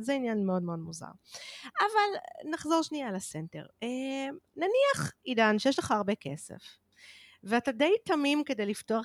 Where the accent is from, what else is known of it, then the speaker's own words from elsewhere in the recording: Holon, Tel Aviv District, Israel; כי אני גדלתי בחולון, והבילויים שלנו נחלקו לשניים